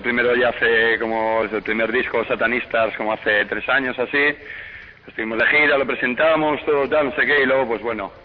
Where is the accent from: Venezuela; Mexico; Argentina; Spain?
Spain; Castro Urdiales, Cantabria; Yo soy de Castro, de allí un pueblecito de Cantabria que está al lado